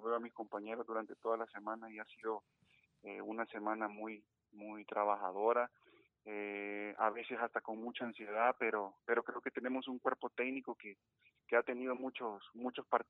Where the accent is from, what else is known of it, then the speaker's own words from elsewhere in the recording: El Salvador; como salvadoreños